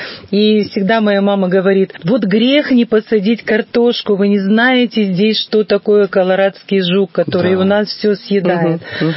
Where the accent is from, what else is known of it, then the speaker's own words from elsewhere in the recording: Western Ukraine, Ukraine; В моем родном городе, это Западная Украина, строили химический завод.